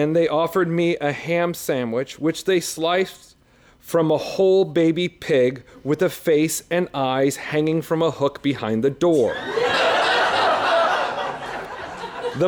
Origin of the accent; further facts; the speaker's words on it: Brooklyn, New York, United States; I am from Brooklyn, New York. I ride the subway alone at night.